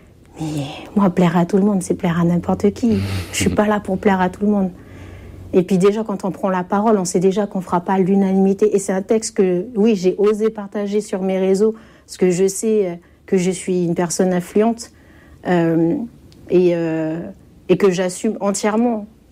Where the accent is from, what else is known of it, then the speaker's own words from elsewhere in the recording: Ouvéa, Loyalty Islands Province, New Caledonia; On en a discuté, moi je viens d'Ouvéa.